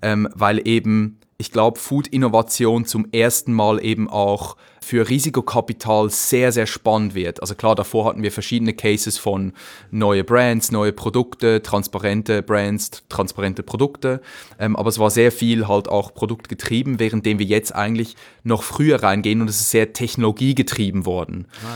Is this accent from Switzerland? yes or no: yes; Zurich, Switzerland; ich bin im Zürcher Weinland aufgewachsen, im Dorf. Das ist nicht weit von Winterthur.